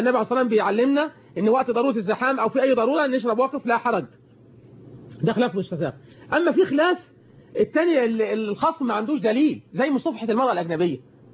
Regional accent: Egypt; في مصر هنا في بلدنا مصر

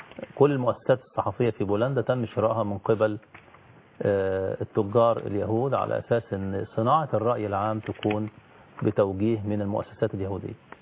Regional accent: Egypt

